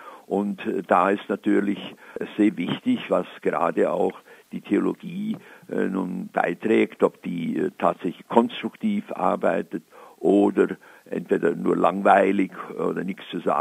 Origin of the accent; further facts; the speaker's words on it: Sursee, Lucerne, Switzerland; now in Tübingen, Germany; ich freue mich, dass ich auch jetzt wieder in meiner Heimatgemeinde Sursee, wenn ich dann meinen Geburtstag nachfeiere